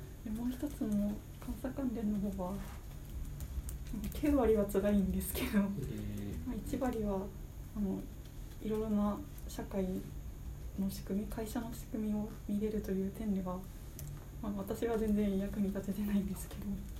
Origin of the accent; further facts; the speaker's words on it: Fukushima, Japan; now in Tokyo, Japan; よろしくお願いします。出身は福島県福島市でして、大学入学を機に東京に進学をしてきまして、大学卒業後新卒入社した会社に今も勤めておりますので、ずっと今も東京に住んでいるという次第でございます。